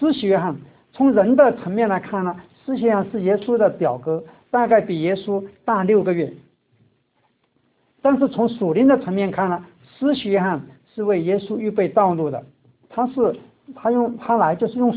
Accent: China; 当然我们中国人也是也常常说老天爷或者是苍天有眼了

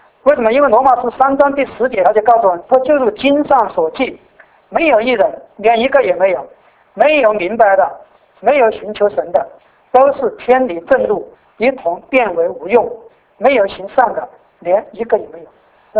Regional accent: China; 那我们中国人过年的时候怎么会喜欢挂福字

